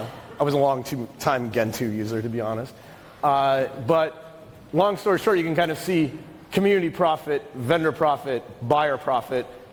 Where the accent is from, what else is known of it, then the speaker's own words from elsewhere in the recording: United States; I'm American, so I have to think of everything as capitalism.